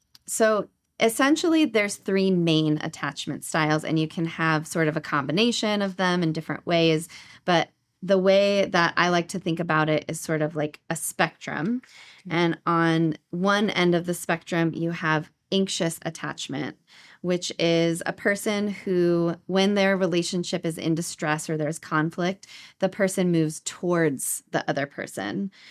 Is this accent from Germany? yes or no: no; Los Angeles, California, United States; also born or lived in New Jersey; So I was born and raised in Los Angeles. I lived in New Jersey for 10 years and went to school, and then I recently came back.